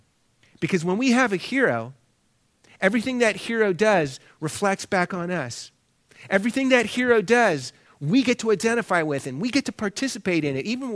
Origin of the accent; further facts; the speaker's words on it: Cleveland, Ohio, United States; born there; Cleveland, as a city, is a bit of an underdog. And I can say that because I was born in Cleveland.